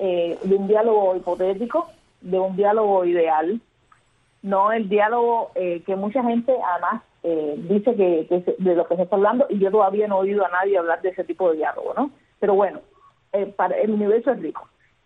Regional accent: Cuba; así como ciudadana cubana que hasta donde revisé hace 15 minutos o hace 5, no he perdido mis derechos como ciudadana cubana

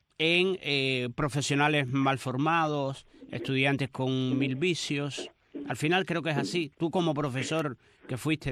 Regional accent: Cuba; somos los cubanos que tenemos familias, estudiantes, que tenemos sobrinos, nietos, hijos

